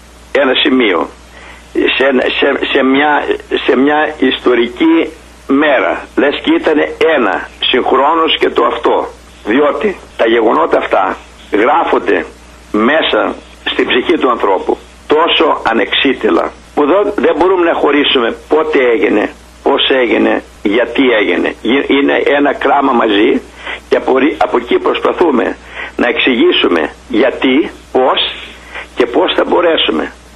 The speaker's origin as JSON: {"language": "Greek", "country": "Greece", "said": "επειδή είμαι Έλληνας"}